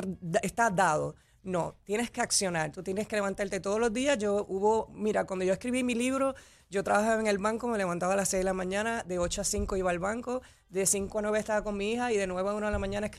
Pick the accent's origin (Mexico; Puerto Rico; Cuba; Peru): Puerto Rico; Naranjito; Y yo siempre, pues, vine de Naranjito y quería hacer muchas cosas, salir de ahí para hacer muchas cosas.